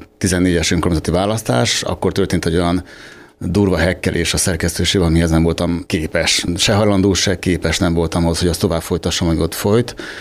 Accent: Budapest, Hungary; moved away as an adult; hogy a budai várba születtem, és ott laktam 20 éves koromig, és hát nagy váltásnak tűnt nyilván.

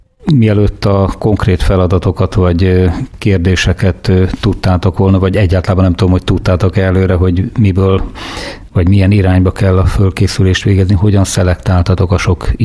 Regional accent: Szank, Bács-Kiskun, Hungary; habár Sankon egészen kis gyerekkoromban éltem, úgyis mondanám, hogy ott születtem

